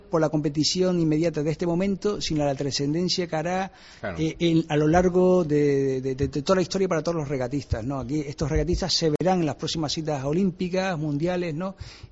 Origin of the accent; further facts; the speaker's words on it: Canary Islands, Spain; Somos canarios, vivimos en unas islas.